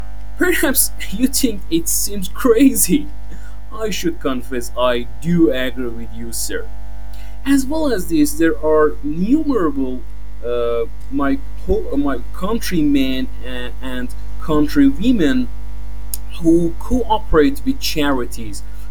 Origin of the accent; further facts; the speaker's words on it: Iran; English is a second language; my compatriots as their pastime in my home country, I mean Iran.